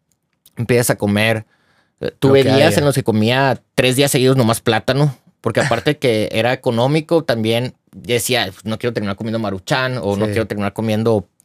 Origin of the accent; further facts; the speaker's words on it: Ciudad Obregón, Sonora, Mexico; Yo soy de Sonora, de Ciudad Obregón.